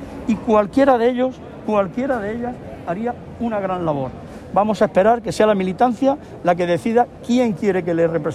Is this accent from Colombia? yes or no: no; Region of Murcia, Spain; la verdad que como murciano, como delegado al Gobierno, me afecta enormemente